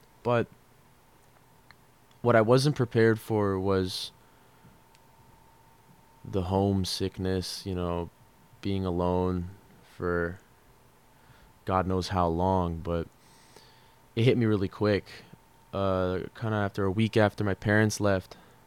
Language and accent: English; Colorado, United States; I'm from a whole different state. I'm from Colorado, the middle of nowhere.